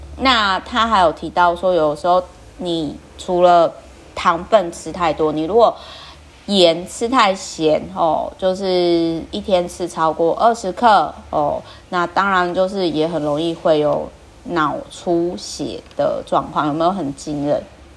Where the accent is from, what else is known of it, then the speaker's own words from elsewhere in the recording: Kaohsiung, Taiwan; 因为我老家是在高雄嘛